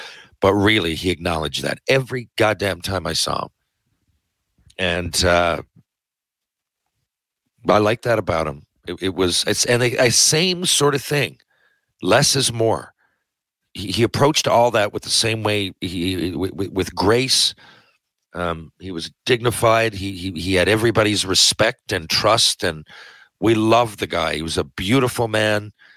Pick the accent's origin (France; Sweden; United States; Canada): Canada; Newfoundland and Labrador; being a Newfoundlander, being a member of the media, or just being a Canadian.